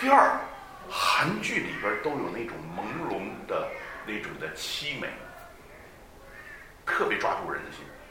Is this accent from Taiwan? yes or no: no; China; 我们中国人从来没有这种的文化